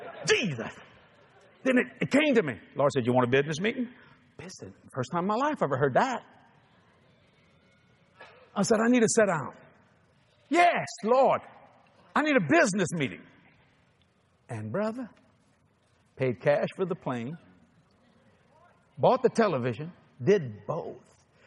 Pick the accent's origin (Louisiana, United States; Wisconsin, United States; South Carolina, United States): Louisiana, United States; New Orleans; No, I'm Catholic. You what? Oh, yeah, I'm from New Orleans. I'm christened and confirmed.